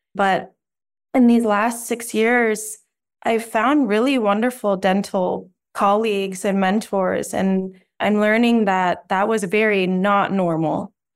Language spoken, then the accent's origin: English; Denver, Colorado, United States; I grew up in Denver and lived my entire life in Colorado until I went to residency in San Antonio.